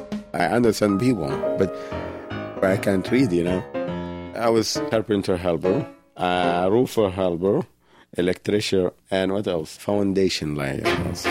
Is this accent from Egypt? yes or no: yes; Egypt; now in United States; I'm Egyptian American and African.